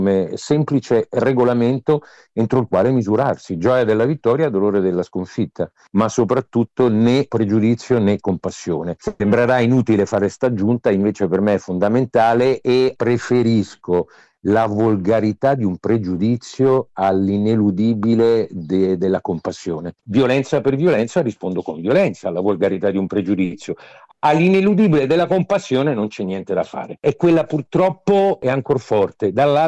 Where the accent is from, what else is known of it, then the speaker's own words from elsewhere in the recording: Verona, Veneto, Italy; siamo veronesi tutti e due